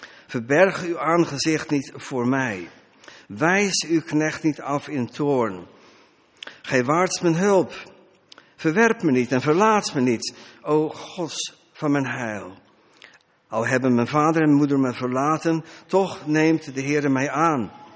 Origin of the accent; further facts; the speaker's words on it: Middelburg, Zeeland, Netherlands; Wij komen uit Middelburg, Nederland. Daar wonen we al heel lang.